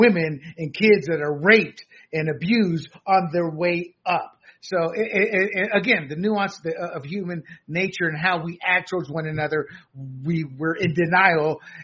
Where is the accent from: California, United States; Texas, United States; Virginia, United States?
California, United States; That's why, even as a Californian, I was against the SALT cap